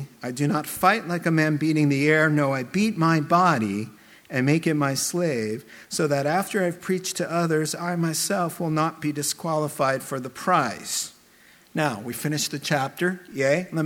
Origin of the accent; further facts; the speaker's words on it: New York, United States; suddenly I'm talking to her like this, like I'm from New York, which I am.